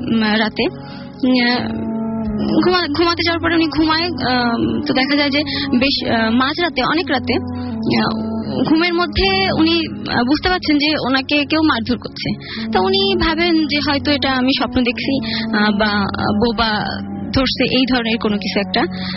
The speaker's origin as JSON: {"language": "Bangla", "town": "Khulna", "region": "Khulna Division", "country": "Bangladesh", "said": "আসসালামু আলাইকুম … আমি খুলনা থেকে এসে খুলনার টুটপাড়া নামক জায়গা থেকে।"}